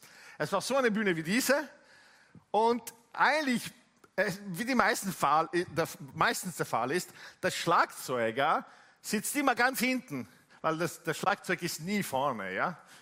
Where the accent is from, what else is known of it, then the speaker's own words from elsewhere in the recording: Italy; German is a second language; Ich komme aus Italien